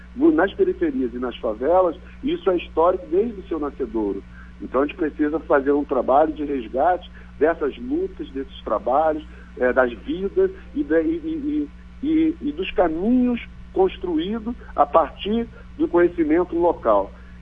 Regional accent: Rio de Janeiro, Brazil; born there; Eu nasci no Complexo do Alemão

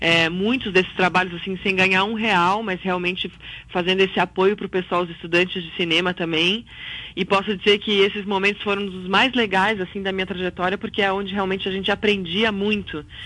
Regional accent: Nova Prata, Rio Grande do Sul, Brazil; moved away as an adult; also born or lived in Porto Alegre; Mas eu saí de Nova Prata, né, com 18 anos e fui estudar artes cênicas em Porto Alegre.

